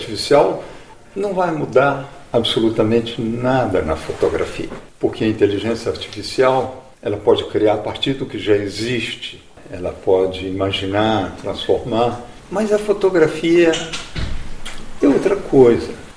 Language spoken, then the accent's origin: Portuguese; Minas Gerais, Brazil; born there; Isso vem de onde eu nasci, vem da chegada da época de chuva, naquelas montanhas de Minas Gerais